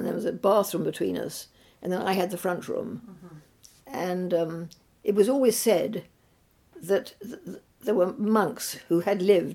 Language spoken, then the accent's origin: English; Winchester, South East England, United Kingdom; born there; She had a specialist in Winchester Hospital. Mm. And I was born in Sarum Road Nursing Home, just above the hospital.